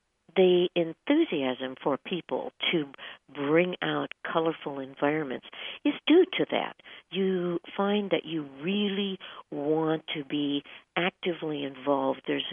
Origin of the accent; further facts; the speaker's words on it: Alaska, United States; I'm going to be back in my home state as of tomorrow. So we'll be broadcasting live again from the Pacific Northwest because, as I mentioned to you earlier, I'm right here in Anchorage, Alaska